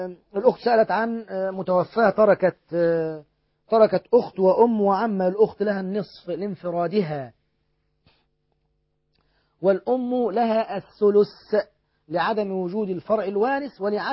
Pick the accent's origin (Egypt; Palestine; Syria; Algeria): Egypt; وهذا هو المعمول به عندنا في مصر وفي بعض البلاد المجاورة